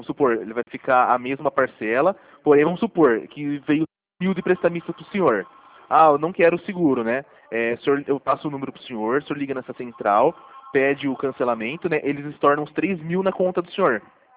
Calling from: Araraquara, São Paulo, Brazil; Eu de Araraquara.

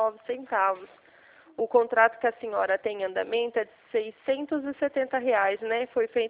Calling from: São Paulo, Brazil; A gente fala da central, tá? Aqui de São Paulo.

